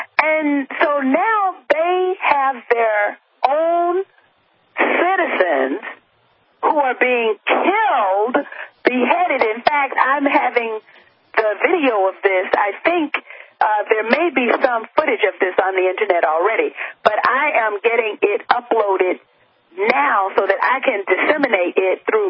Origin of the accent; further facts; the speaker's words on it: United States; it's kind of obvious that I'm an American, and once I open my mouth.